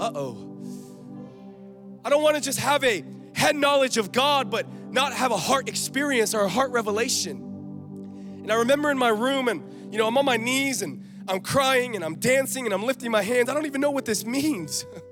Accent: Los Angeles, California, United States; I grew up in Los Angeles, by the way. I went to college in San Diego

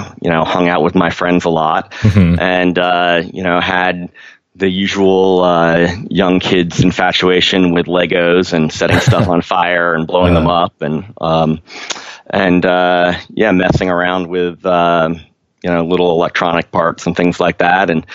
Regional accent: Maryland, United States; So I grew up in Maryland in a suburb of Washington, D.C., sort of halfway between D.C. and Baltimore, and pretty close to Annapolis.

